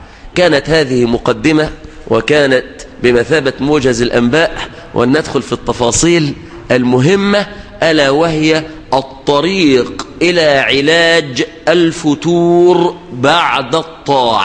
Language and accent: Arabic; Mansoura, Dakahlia, Egypt; في بعض الحدائق العامة عندنا في المنصورة